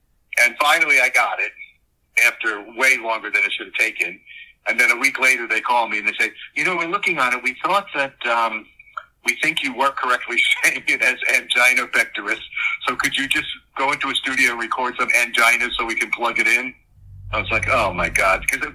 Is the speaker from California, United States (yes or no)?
no; New York, United States; accent: New York; a lot of times people don't have any idea I'm from New York. But as I get tired or get older, just cranky, that New York accent comes out in a minute